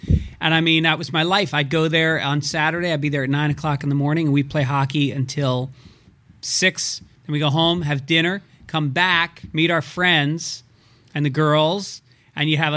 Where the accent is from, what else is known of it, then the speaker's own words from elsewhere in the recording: New York, United States; I grew up in New York, and there was this rink in White Plains. Or was it Yonkers? I think it might have been Yonkers.